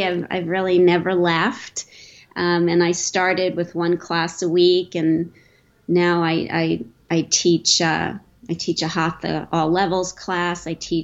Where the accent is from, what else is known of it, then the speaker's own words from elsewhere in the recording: East Meadow, New York, United States; moved away as an adult; I grew up on Long Island in East Meadow.